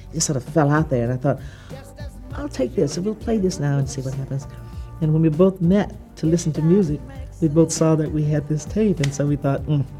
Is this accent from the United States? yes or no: yes; the South, United States; I said to Roger, I'm from the South, we have mud on our feet.